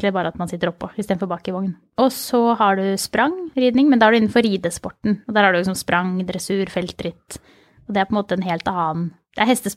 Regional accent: Mysen, Østfold, Norway; Jeg kommer fra Mysen.

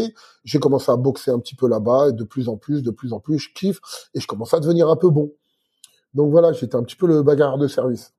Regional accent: Algeria; je suis un Algérien super fier.

